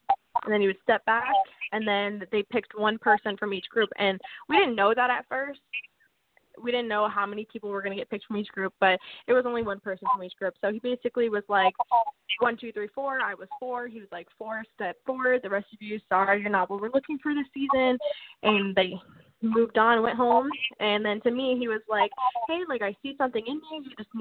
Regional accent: Florida, United States; I chose Orlando, Florida, because I'm from Central Florida.

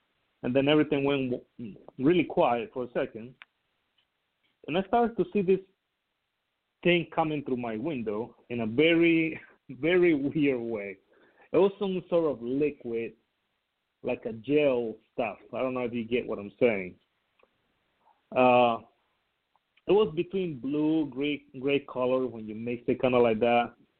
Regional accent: Costa Rica; now in United States; I'm originally from Costa Rica. I moved to the States back in 1997, so it's been a minute. but before I move up here, yeah, I used to have something going on back in Costa Rica.

